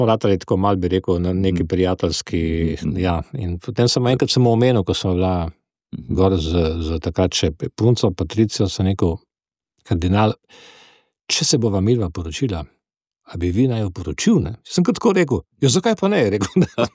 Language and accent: Slovenian; Slovenian Littoral, Slovenia; to smo Primorci, ne, to nosimo nekako, bi rekel, v sebi.